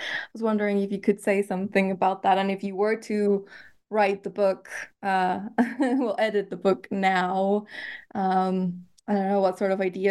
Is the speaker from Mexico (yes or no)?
yes; Mexico; English is a second language; that I'm from Mexico